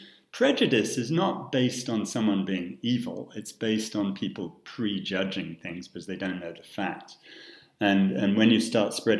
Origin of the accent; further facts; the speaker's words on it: Newmarket, East of England, United Kingdom; I grew up in Newmarket on Cheveley Park Stud